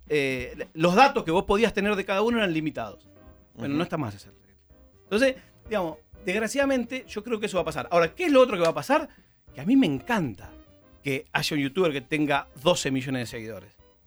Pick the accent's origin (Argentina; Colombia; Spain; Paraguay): Argentina; Banfield, Buenos Aires Province; yo, que soy un boludo de Banfield